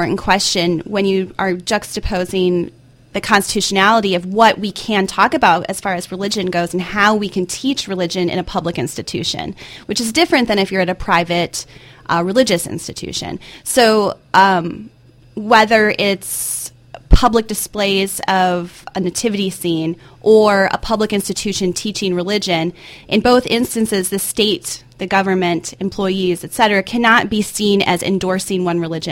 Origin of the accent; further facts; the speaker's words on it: Michigan, United States; also born or lived in Colorado / California; Well, my background is I grew up in Michigan, and I have my master's degree from the University of Colorado, and then I got my PhD at the University of California, Santa Barbara, so I've been slowly moving southwest, and now I'm in the south